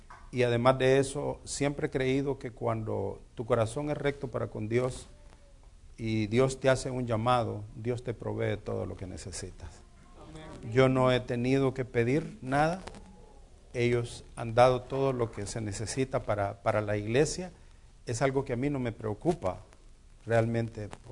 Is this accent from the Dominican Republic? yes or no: no; El Salvador; born there; yo soy boliviano. Soy camba porque los cambas nacen donde quieren y yo nací en El Salvador.